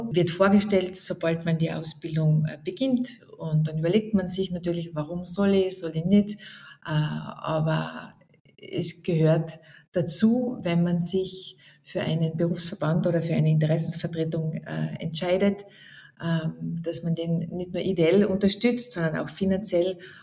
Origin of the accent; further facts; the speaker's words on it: Lienz, Tyrol, Austria; Ich bin aufgewachsen in Lienz in Osttirol, habe nach der Matura in Innsbruck an der Akademie für Physiotherapie damals die Ausbildung zur Physiotherapeutin gemacht. Das war schon 1998